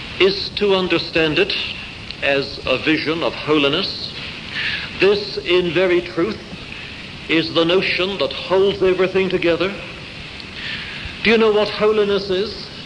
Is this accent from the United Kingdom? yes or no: yes; England, United Kingdom; Perhaps it's because I'm English, I prefer the short word to the long one.